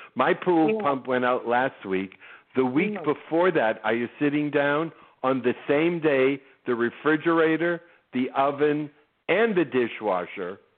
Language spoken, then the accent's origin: English; Boston, Massachusetts, United States; accent: Boston; also born or lived in New York; Boston via New York.